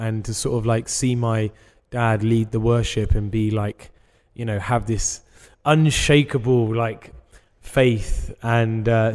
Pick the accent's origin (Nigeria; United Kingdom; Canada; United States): United Kingdom; England; we're English, like we've produced some of the world's greatest bands.